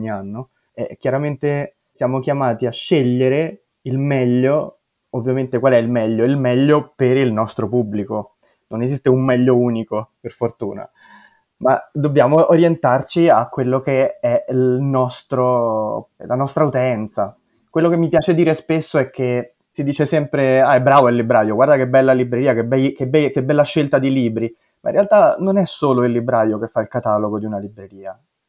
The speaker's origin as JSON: {"language": "Italian", "town": "Rome", "region": "Lazio", "country": "Italy", "said": "io si sente probabilmente dall'accento, io sono romano e quindi chiaramente io vengo da un posto molto differente dal Canton Ticino"}